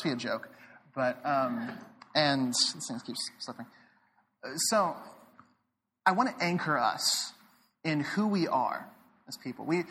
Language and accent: English; Dallas, Texas, United States; I grew up in Dallas, Texas, a Southern Baptist fundamentalist in the buckle of the Bible Belt.